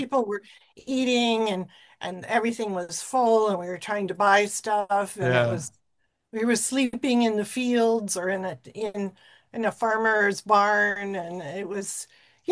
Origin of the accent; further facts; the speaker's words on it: Chicago, Illinois, United States; born there; No, we are mongrel Americans. We are just American. We're from whatever stock from the Midwest, born in Chicago.